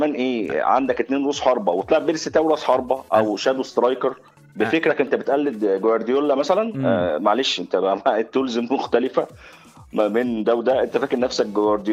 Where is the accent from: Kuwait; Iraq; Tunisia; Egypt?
Egypt; Cairo, Cairo Governorate; من القاهره.